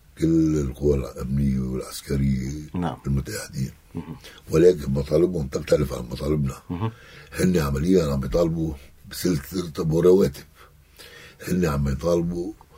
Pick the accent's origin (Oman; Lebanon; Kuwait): Lebanon; South Lebanon; بس هيدي على الهامش كوني جنوبي